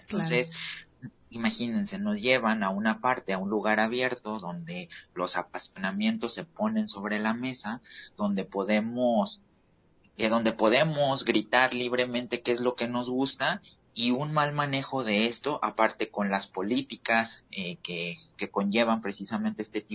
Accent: Mexico; como mexicanos o como individuos de América Latina, tenemos la mala costumbre de quebrar el jarrón

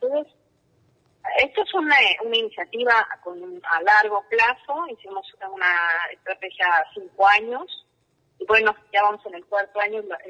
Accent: Mexico City, Mexico; yo soy músico, soy de la Ciudad de México, y crecí, bueno, en un ambiente musical muy fuerte.

